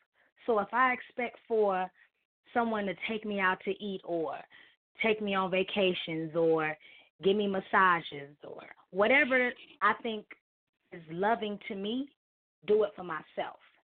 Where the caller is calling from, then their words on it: Chicago, Illinois, United States; I'm from Chicago.